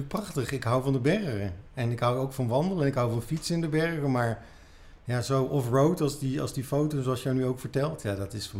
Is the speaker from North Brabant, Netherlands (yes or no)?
yes; 's-Hertogenbosch, North Brabant, Netherlands; Ik kom zelf uit Den Bosch.